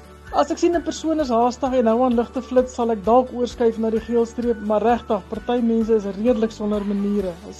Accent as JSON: {"language": "Afrikaans", "town": "Piet Retief", "region": "Mpumalanga", "country": "South Africa", "said": "ek is van Piet Retief."}